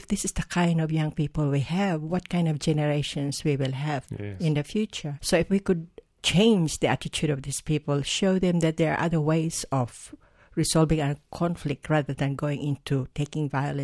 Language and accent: English; Mindanao, Philippines; I come from Mindanao, The southern part of The Philippines.